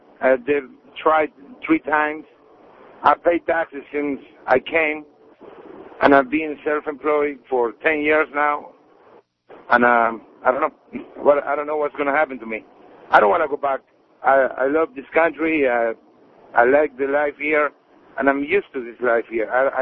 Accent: Uruguay; English is a second language; I'm from South America, Uruguay.

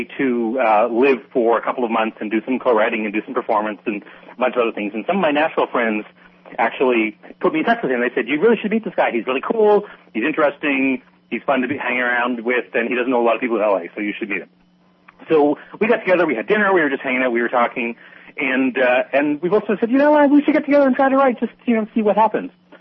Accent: Canada; I was in Canada and I was born and raised in Canada.

